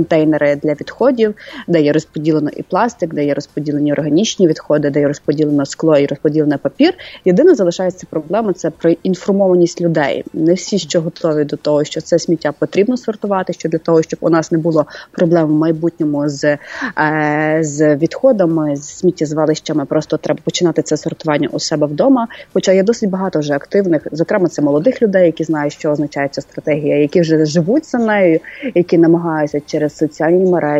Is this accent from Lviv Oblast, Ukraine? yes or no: yes; Lviv, Lviv Oblast, Ukraine; Тобто ми, львів'яни, маємо менше давати відходів